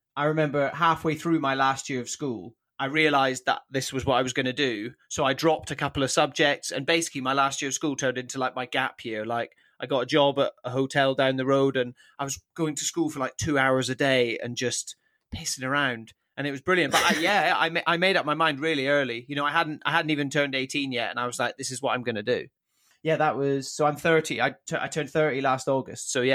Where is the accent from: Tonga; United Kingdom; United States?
United Kingdom; Scotland; So I am from the Highlands of Scotland. My dad's from there. We moved up there when I was 8 years old and I kind of grew up there